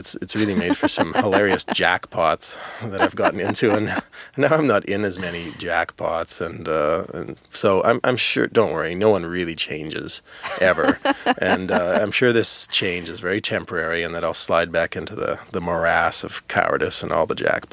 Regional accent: Winnipeg, Manitoba, Canada; Growing up in Winnipeg, Canada

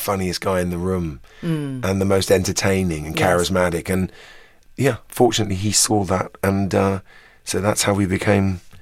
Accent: London, United Kingdom; My dad's from the south of England, so and I grew up in quite what would I call it? I don't know. There was quite a strong southeast London accent, which I kind of tried to hide

